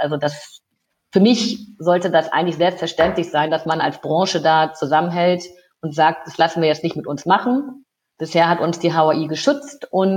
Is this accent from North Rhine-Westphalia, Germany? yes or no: no; Lower Saxony, Germany; Ich bin ja aus der Lüneburger Heide ins Rheinland gekommen